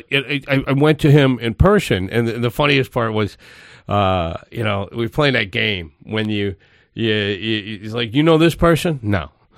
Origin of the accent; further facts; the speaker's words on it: Akron, Ohio, United States; Now, my hometown, Akron, Ohio, I used to work a club there